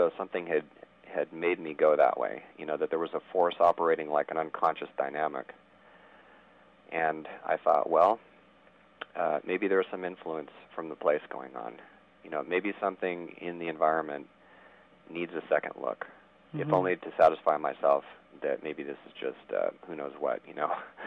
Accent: San Diego, California, United States; I was born in San Diego and I've traveled a bit, but have always lived in California.

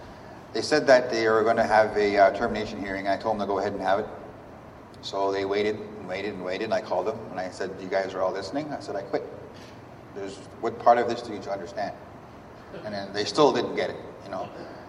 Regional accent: Fort Chipewyan, Alberta, Canada; I'm from Fort Chip. Some call it the Ground Zero, it's a sacrifice zone. We're directly downstream from the tar sands, down the river.

